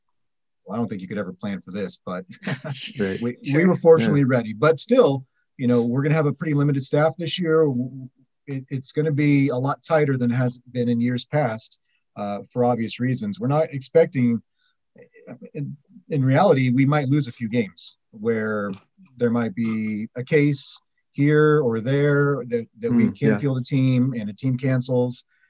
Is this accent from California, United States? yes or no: yes; Eureka, California, United States; born and raised in Eureka, went to St. Bernard's, went to college.